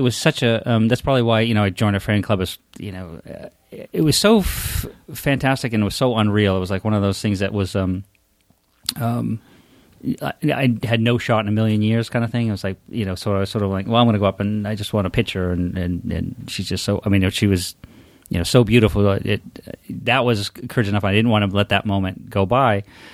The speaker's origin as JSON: {"language": "English", "region": "Maine", "country": "United States", "tie": "born or raised there", "said": "I grew up in Maine, so we cook lobsters all summer."}